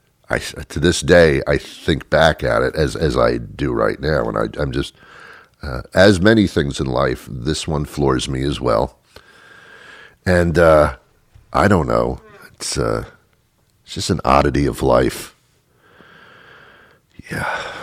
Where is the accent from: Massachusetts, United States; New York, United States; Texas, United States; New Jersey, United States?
New Jersey, United States; I was brought up in New Jersey. I don't know if it's different in New Jersey